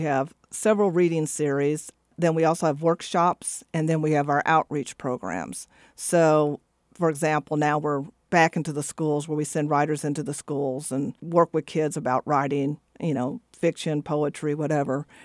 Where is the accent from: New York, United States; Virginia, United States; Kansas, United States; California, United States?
Kansas, United States; I grew up in Wyandotte County, started taking classes at the community college where Phil Miller was teaching.